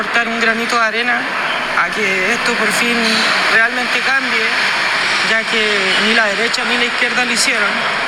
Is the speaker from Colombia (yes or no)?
no; Chile; now in Australia; si bien estoy bien en Australia, no soy australiano y no me siento australiano. Y quiero volver a mi Chile, pero quiero volver a un Chile mejor. No al mismo Chile en el cual me crié.